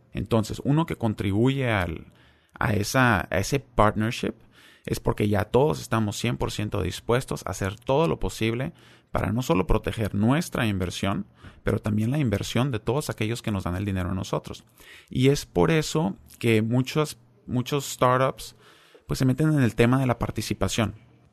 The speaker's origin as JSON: {"language": "Spanish", "country": "Mexico", "said": "soy de México, entiendo muy bien Latinoamérica, pero también trabajé un tiempo en Europa"}